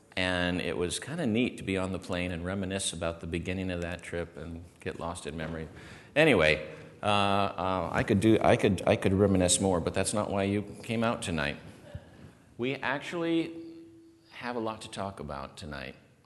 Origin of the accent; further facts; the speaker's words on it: Walla Walla, Washington, United States; born there; I was born in Walla Walla.